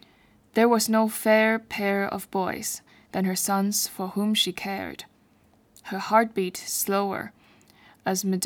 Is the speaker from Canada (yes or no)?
no; Beijing, China; I'm from China. I'm from capital of China, Beijing.